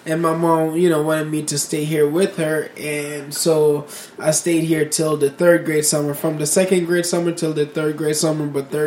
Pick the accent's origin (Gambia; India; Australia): Gambia; also born or lived in Rhode Island; now in Seattle, United States; So, when I was like a toddler, I got shipped back from Rhode Island to Gambia.